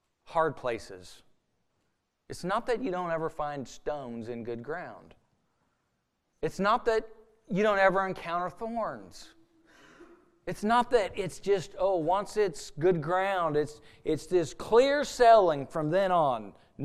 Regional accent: Oregon, United States; Well, I grew up in Oregon, still live most of my life in Oregon.

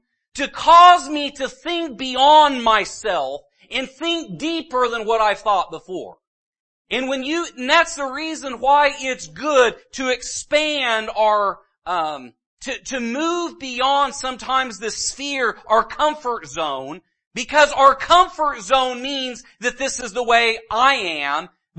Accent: Northwest, United States; They can tell that I was not from the Midwest, but I will say they can tell I'm from somewhere different. But when I go back to the Northwest, do you know that they kind of wonder where I'm from too? Because I've been in the Midwest more than I have been in the No

